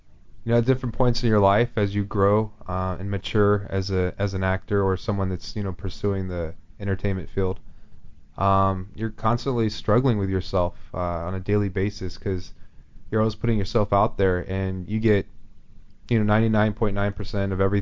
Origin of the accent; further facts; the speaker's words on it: Albuquerque, New Mexico, United States; So 18, I was graduating from El Dorado High School in Albuquerque, New Mexico.